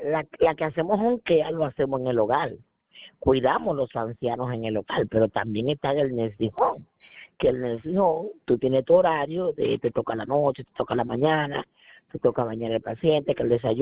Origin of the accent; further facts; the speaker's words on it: Pennsylvania, United States; Ah, porque del condado que yo vengo de Pensilvania no se permite.